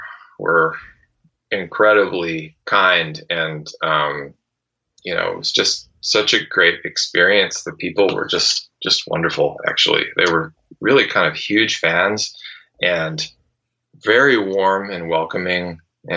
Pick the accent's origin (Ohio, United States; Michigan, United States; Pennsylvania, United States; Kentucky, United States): Michigan, United States; Detroit; And I was introduced to his music when I was a teenager from my guitar teacher growing up in Detroit